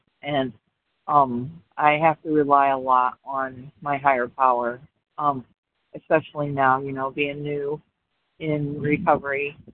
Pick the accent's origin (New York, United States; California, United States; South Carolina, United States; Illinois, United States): Illinois, United States; I'm from Illinois